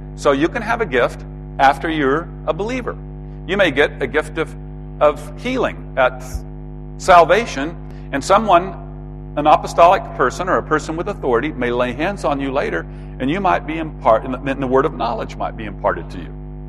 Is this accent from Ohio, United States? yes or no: no; Texas, United States; that may be hard for you to believe, you know, growing up in Texas in the 1960s, conservative Texas, but I was not a churchgoer.